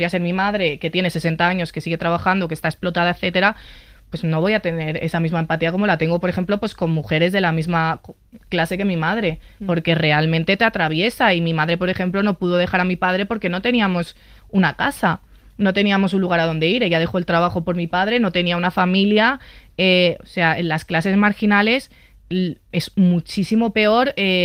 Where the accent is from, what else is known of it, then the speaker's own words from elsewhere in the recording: Balearic Islands, Spain; yo soy de Mallorca